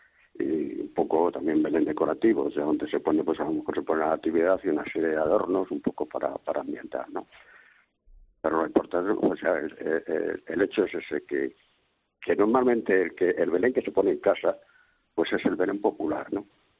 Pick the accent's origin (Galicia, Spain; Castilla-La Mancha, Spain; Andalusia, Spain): Castilla-La Mancha, Spain; Toledo; como toledano que soy, pues imagina que ha sido una gran satisfacción.